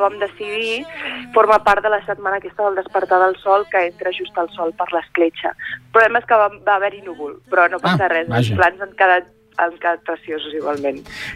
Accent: Barcelona, Catalonia, Spain; Jo soc de Barcelona, Barcelona, però d'esperit empordanès, la veritat.

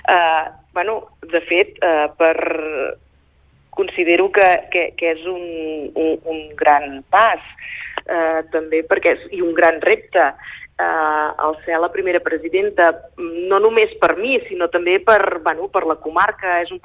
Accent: Serra de Daró, Catalonia, Spain; com vaig assumir també ser alcaldessa del meu poble, de Serra de Daró

